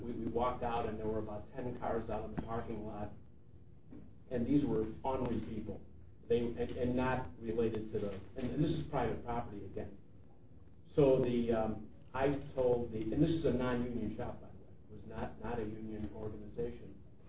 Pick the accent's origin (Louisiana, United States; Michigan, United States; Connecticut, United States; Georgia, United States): Michigan, United States; Detroit; My hometown is the heart of unions in Detroit, Michigan.